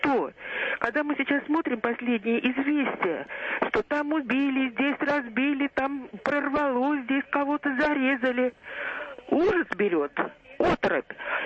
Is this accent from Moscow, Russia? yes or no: yes; Moscow, Russia; я из Москвы.